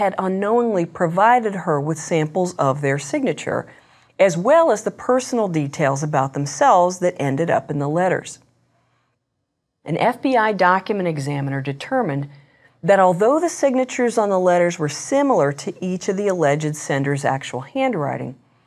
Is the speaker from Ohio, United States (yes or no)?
yes; Cincinnati, Ohio, United States; a letter allegedly sent from not far outside my hometown of Cincinnati, Ohio.